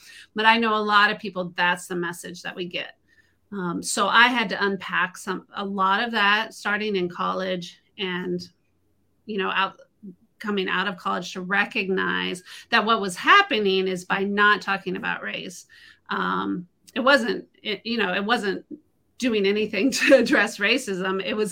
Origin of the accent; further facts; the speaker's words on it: Dallas, Texas, United States; also born or lived in Iowa; I was born in Iowa, but I grew up in Texas in the Dallas area, a suburb of Dallas.